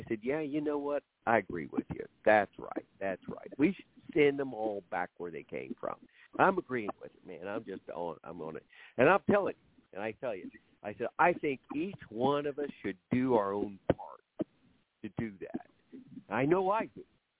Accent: Oklahoma, United States; My hometown in northern Oklahoma had a very poor work ethic.

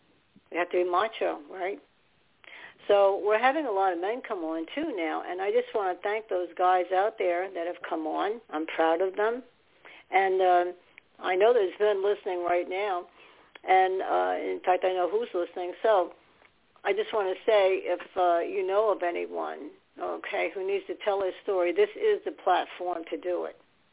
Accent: New Jersey, United States; Well, I'm doing okay. I'm from New Jersey. I'm the vice president here.

